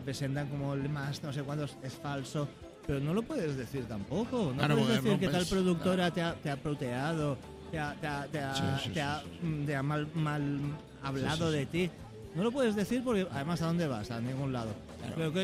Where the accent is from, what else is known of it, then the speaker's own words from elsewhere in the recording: Valencian Community, Spain; padre es gallego de Lugo y me tira mucho, muchísimo más Galicia que muchas más comunidades, pero soy profundamente valenciano, claro.